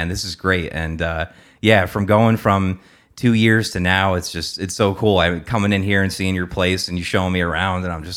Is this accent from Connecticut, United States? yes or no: yes; Newtown, Connecticut, United States; he's still located in my hometown of Newtown, Connecticut